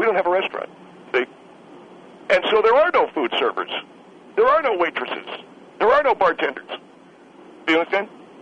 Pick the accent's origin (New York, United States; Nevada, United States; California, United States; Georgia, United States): California, United States; Beverly Hills; and excuse me for saying this, I come from Beverly Hills.